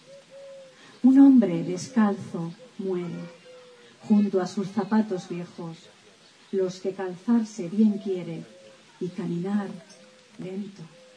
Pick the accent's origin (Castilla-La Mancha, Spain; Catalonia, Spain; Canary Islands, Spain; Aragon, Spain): Castilla-La Mancha, Spain; Almagro; soy de Almagro. Y también, a mi modo, pues quiero daros a todos los poetas que habéis venido desde lejos la bienvenida como almagreño.